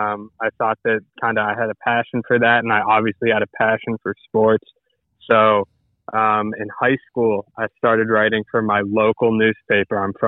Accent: Waynesboro, Virginia, United States; I'm from Waynesboro, Virginia, which is like if the middle of nowhere had a middle of nowhere.

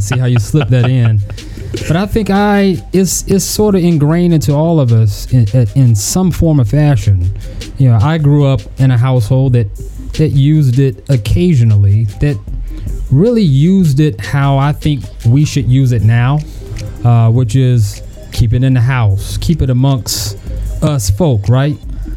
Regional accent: Spartanburg, South Carolina, United States; Man, born and raised in Spartanburg, SC. What you know about the Sparkle City, baby?

